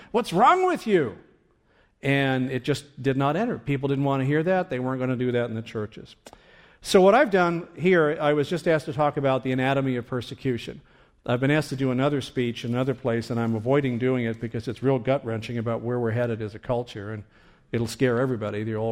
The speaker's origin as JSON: {"language": "English", "country": "United States", "also_born_or_lived": "Germany", "said": "I said, I'm an American boy. We're in an Arab country."}